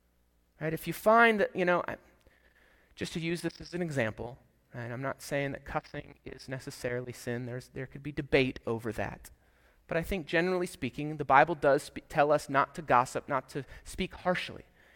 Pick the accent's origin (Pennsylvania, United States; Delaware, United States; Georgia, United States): Pennsylvania, United States; Now, I grew up in York County, just about 45 minutes away from Hershey Park.